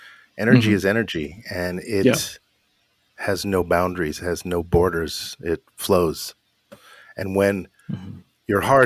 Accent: Hollywood, California, United States; But yeah, I grew up in Hollywood, and I had a great childhood.

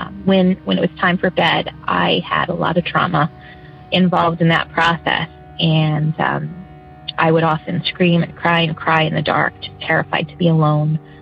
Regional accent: Scranton, Pennsylvania, United States; Hi, I am from Pennsylvania, and … I grew up in a house that was over 100 years old, probably closer to 150

